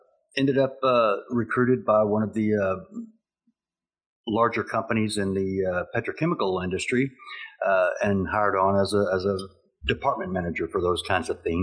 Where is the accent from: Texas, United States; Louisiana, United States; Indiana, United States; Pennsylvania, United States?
Texas, United States; I'm from Texas, been here all my life, born and raised.